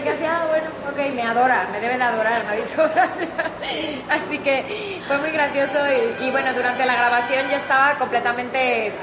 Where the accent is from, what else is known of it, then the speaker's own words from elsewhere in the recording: Community of Madrid, Spain; born there; Pasa que yo nací en Madrid, en la sierra